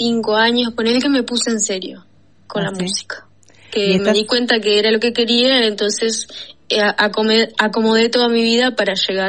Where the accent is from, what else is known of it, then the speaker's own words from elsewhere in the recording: Tambores, Tacuarembó, Uruguay; moved away as an adult; now in Montevideo, Uruguay; Yo soy oriunda de Tacuarembó, ciudad, pero toda mi infancia fue en Tambores, que es un pequeño pueblito, uh-huh. Ni siquiera pueblito, es villa, sí. Que de un lado de la calle es Paysandú y cruzando la calle es Tacuarembó.